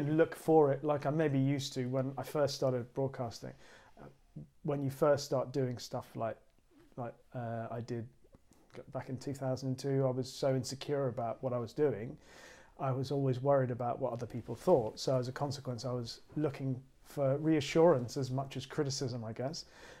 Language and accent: English; Trinidad & Tobago; Yes, I was born and brought up in Trinidad.